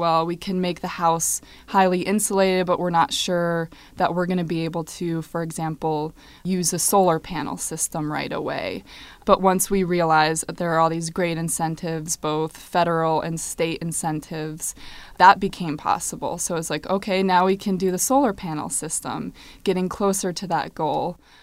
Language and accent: English; New Mexico, United States; because I'm from New Mexico, so I need to get as much light as possible here.